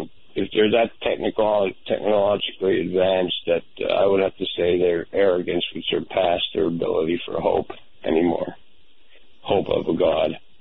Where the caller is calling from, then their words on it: Pennsylvania, United States; Okay, Art. … I'm calling from Pennsylvania.